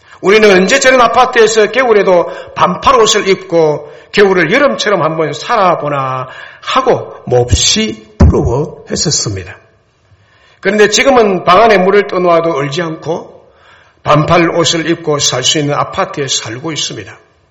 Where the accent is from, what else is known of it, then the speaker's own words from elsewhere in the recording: Goseong, South Gyeongsang, South Korea; 저의 고향은 경남 고성입니다.